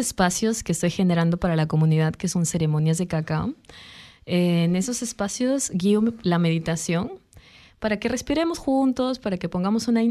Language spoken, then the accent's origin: Spanish; Peru; moved away as an adult; now in Denmark; valoré mucho más de donde soy desde que estoy fuera de mi país.